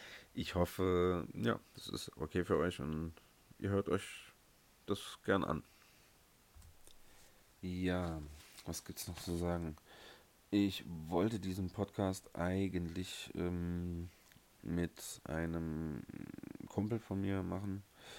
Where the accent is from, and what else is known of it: Saarland, Germany; born or raised there